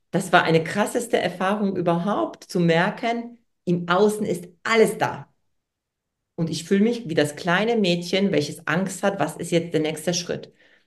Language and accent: German; Poland; German is a second language; Weil ich komme aus Polen